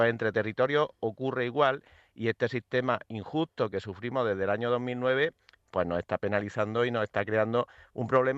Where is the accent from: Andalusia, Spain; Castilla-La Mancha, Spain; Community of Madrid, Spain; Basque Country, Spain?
Andalusia, Spain; nosotros siempre decimos que la mejor forma que nosotros tenemos de ser españoles es siendo andaluces, pero nos sentimos plenamente españoles a la vez que plenamente andaluces.